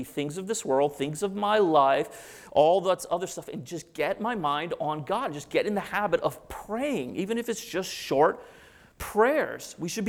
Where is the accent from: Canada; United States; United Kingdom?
United States; the South; Look, football season's about to kick off. I'm from the South.